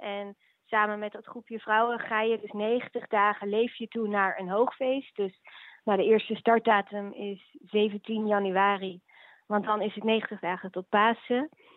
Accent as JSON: {"language": "Dutch", "country": "Netherlands", "said": "Ik kom uit Nederland. Ik ben 26 jaar"}